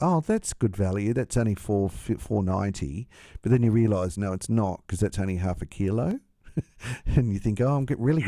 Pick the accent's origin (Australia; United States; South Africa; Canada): Australia; Tasmania; I'm from Tasmania.